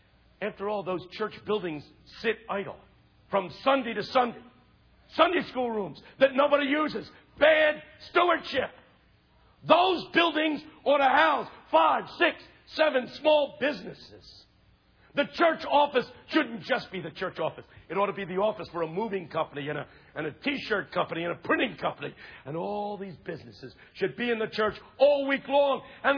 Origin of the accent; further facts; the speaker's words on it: Philadelphia, Pennsylvania, United States; I'm from Philadelphia, and the poor people who live there, who are mostly people of color, Hispanic and black, there are no jobs for them.